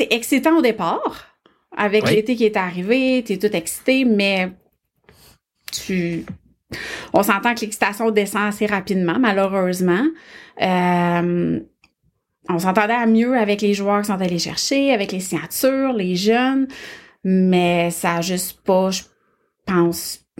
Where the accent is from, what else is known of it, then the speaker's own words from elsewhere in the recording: Drummondville, Quebec, Canada; Parce qu'on s'entend, je viens de Drummondville, puis okay.